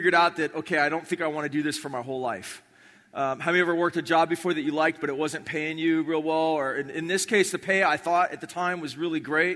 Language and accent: English; Kona, Hawaii, United States; I grew up in Kona, Hawaii.